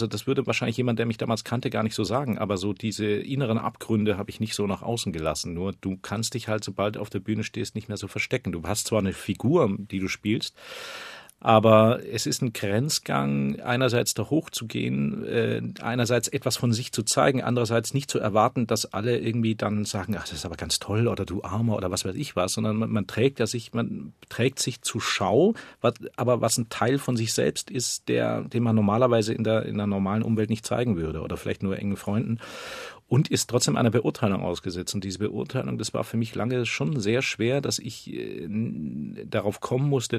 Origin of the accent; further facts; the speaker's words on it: Baden-Württemberg, Germany; Aber für mich war das als Schwabe großartig.